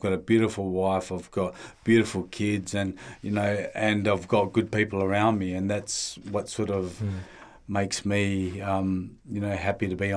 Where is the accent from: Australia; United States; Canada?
Australia; Perth, Western Australia; I come from Perth, WA, you know, I come from a broken home.